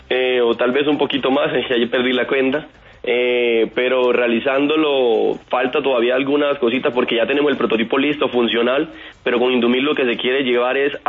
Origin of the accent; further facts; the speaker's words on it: Caucasia, Antioquia, Colombia; accent: costeño/antioqueño; now in Apartadó, Colombia; Sí, tengo, digamos, está revuelto mi acento. Yo soy de Caucasia, Antioquia, solamente que Caucasia está muy cercano a la costa, entonces tengo un poquito de acento como costeño y también un poquito como de antioqueño, ¿verdad? Pero vivo hace 20 años en apartado Antioquia